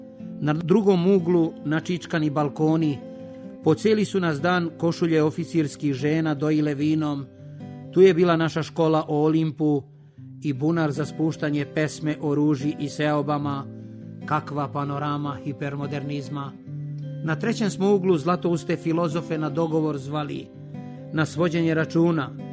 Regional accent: Timișoara, Timiș County, Romania; Dolazim iz Temišvara, gde živi i stvara oko 20 srpskih pisaca. Jedan sam od njih.

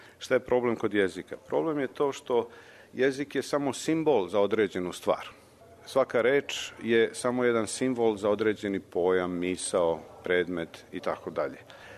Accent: Serbia; Lično mislim, i kao sveštenik, i kao Srbin, i kao čovek, da je mnogo bolje da 100 ljudi daju po, ne znam, $100, nego da jedan da 100.000 dolara.

